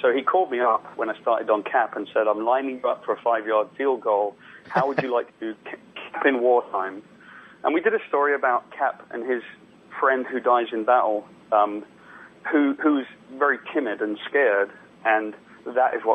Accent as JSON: {"language": "English", "country": "United Kingdom", "said": "I'm obviously from Great Britain"}